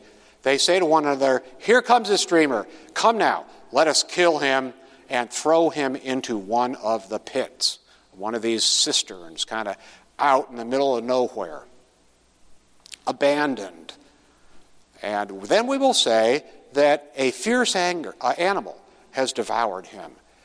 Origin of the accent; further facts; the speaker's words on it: New York, United States; Now, I can bring this up because I was born in New York. I lived the first 18 years of, no, the first 22 years of my life in the state of New York.